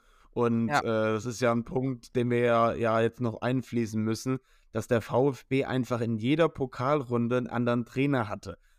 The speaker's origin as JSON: {"language": "German", "region": "Hesse", "country": "Germany", "said": "ich bin als Hesse jetzt nicht immer für die Eintracht."}